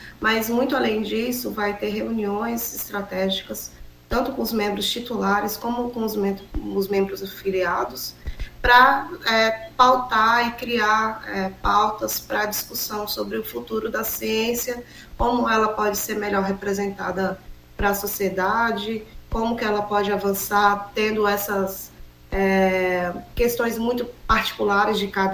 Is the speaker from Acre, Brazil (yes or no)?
yes; Acre, Brazil; continuar contribuindo cientificamente e com a sociedade acreana, de onde eu nasci e vivo. E, se Deus quiser, vou continuar aqui na nossa terrinha